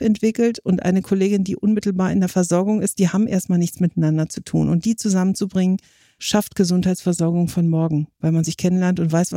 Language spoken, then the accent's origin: German; Berlin, Germany; also born or lived in Stuttgart; Mein Vater ist Berliner und meine Mutter kommt aus dem Schwabenland. Von daher bin ich tatsächlich in Stuttgart geboren, aber in Berlin aufgewachsen von klein auf und fühle mich auch von ganzem Herzen als Berlinerin.